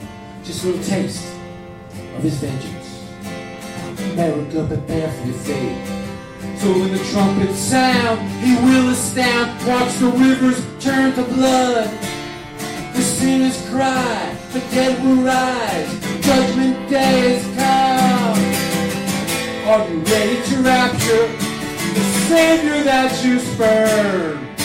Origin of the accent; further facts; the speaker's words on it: New York City, New York, United States; I grew up in New York City. So the idea of Jesus' return to Earth was kind of a notion that we never heard about.